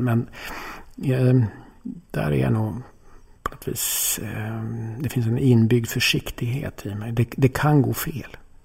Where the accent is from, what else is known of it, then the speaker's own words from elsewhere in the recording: Norrbotten County, Sweden; Så att hemma i Norrbotten så har jag kvar gamla kompisar där som jag fortfarande träffas.